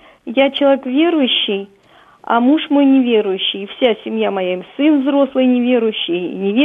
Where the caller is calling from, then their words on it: Moscow, Russia; Я из Москвы